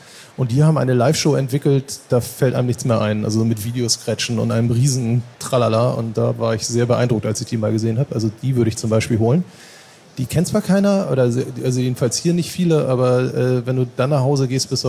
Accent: Norderstedt, Schleswig-Holstein, Germany; ich komme aus Norderstedt im Norden von Hamburg

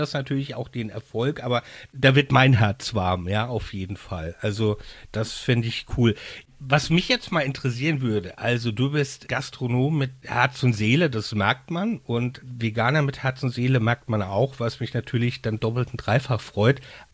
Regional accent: Mainz, Rhineland-Palatinate, Germany; Ich meine, also ich bin ja Mainzer

